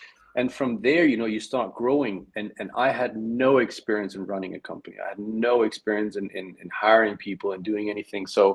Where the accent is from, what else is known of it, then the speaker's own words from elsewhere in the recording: Denmark; moved away as an adult; now in UAE; I am from Denmark.